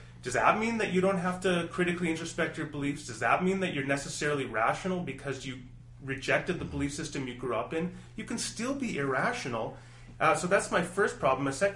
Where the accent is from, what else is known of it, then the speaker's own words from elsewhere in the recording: Canada; especially being a Canadian